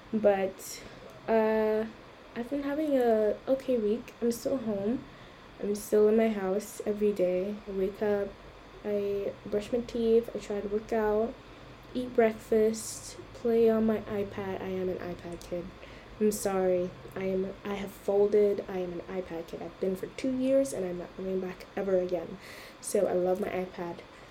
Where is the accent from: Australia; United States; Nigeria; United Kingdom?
Nigeria; growing up in Nigeria and what I honestly, my two cents on how it is growing up as a Nigerian female, a black Muslim female